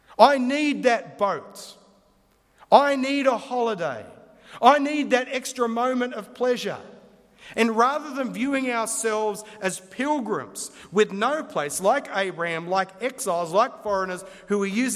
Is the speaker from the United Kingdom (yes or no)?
no; Newcastle, New South Wales, Australia; also born or lived in Lithgow; I've lived in many different parts of the world. I was born in Newcastle, and I'm a Novocastrian, so that makes me royalty. I'm a Novocastrian.